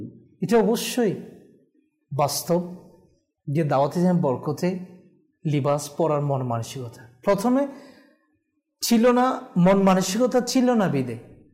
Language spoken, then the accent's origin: Bangla; Rangunia, Chittagong Division, Bangladesh; তারপর আমাদের বাড়ি তো রাঙ্গুনিয়াতে, তো গড়ের মধ্যে এসে অনেকে বলে যে আপনার ছেলেকে আজকে দেখেছি